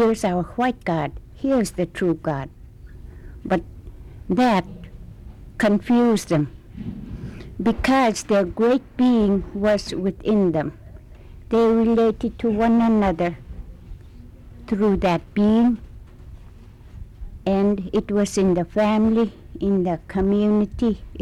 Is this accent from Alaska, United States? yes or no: yes; King Island, Alaska, United States; And where I came from King Island, I know the women, when their husbands got a seal and he brought it home